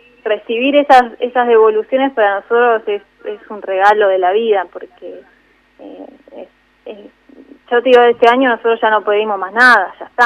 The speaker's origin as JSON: {"language": "Spanish", "town": "Capilla del Monte", "region": "Córdoba", "country": "Argentina", "tie": "born or raised there", "also_born_or_lived": "Rosario", "said": "después con mis viejos nos fuimos a vivir a Capilla del Monte, en Córdoba, que mis viejos siguen viviendo allá con mis hermanos. Y cuando tuve que estudiar, nací a Córdoba Capital, porque es lo que está más cerca"}